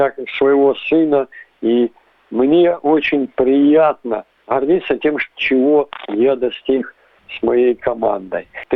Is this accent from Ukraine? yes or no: yes; Ukraine; Я говорю, я вот из Украины.